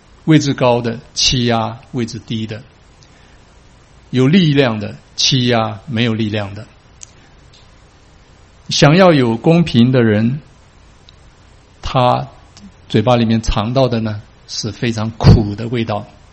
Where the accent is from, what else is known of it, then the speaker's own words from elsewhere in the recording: China; 那么就相当于我们中国人说是这个黄连啊、苦胆这一类的啊。